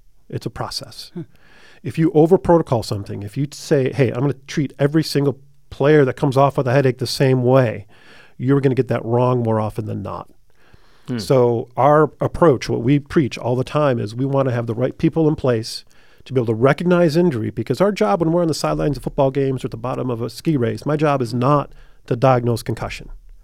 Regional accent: Detroit, Michigan, United States; I grew up playing hockey in Detroit.

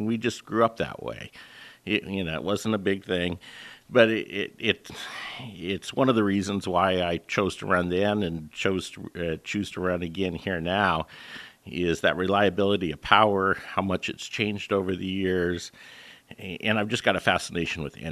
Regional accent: Sterling, Alaska, United States; also born or lived in Soldotna; Yeah, I was born in Soldotna, raised on my dad's homestead out in Sterling.

